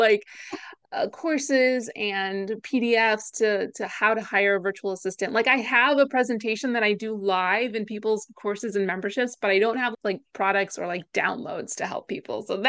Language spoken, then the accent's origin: English; Greece; also born or lived in New York; now in United Kingdom; I'm Greek-American, so I was born in New York, and I grew up in Greece for a lot of my high school years.